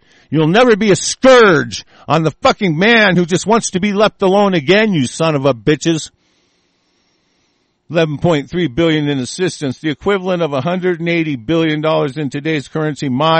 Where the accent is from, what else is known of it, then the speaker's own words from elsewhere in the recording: United States; I am an American national. I'm an individual free sovereign national.